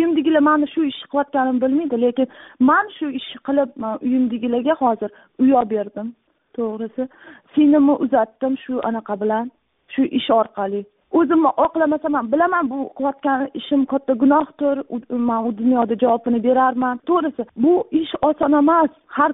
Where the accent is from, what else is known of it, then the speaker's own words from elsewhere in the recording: Tashkent, Uzbekistan; now in China; Men o'zi asli Toshkentdanman.